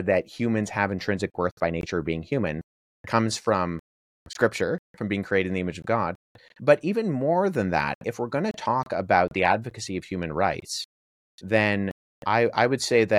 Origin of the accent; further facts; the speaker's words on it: Canada; I'm Canadian